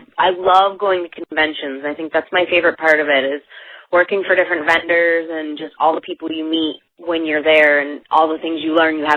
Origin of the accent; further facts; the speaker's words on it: Lorain, Ohio, United States; also born or lived in Phoenix / Scottsdale; Yep, I am originally from Lorain, which is a suburb of Cleveland. I moved to Akron, went to college for 6 years. I've lived in Phoenix. I've lived in Scottsdale.